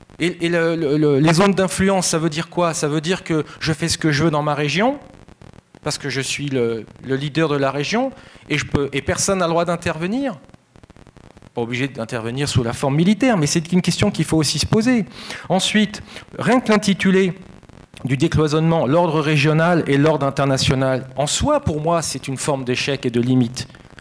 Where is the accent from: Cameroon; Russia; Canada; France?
France; puisque je suis français